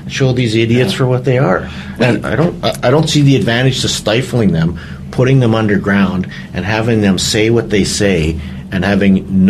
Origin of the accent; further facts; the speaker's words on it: Calgary, Alberta, Canada; But I'm from Calgary, so just about a month ago